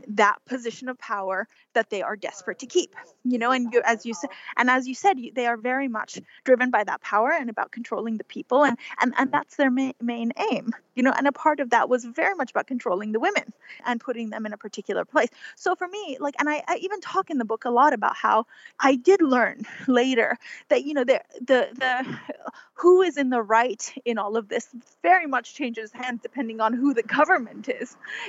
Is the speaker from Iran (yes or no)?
yes; Iran; born or raised there